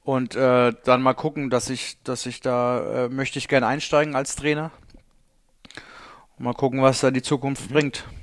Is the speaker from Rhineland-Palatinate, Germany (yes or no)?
no; Heidelberg, Baden-Württemberg, Germany; Mein Zuhause, ja, also ist schon Heidelberg mein Zuhause. Wir haben dort auch noch ein Haus